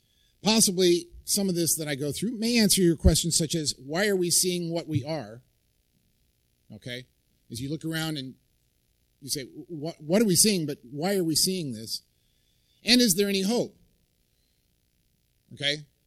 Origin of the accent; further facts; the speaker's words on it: Idaho, United States; I'm from Idaho, you are not.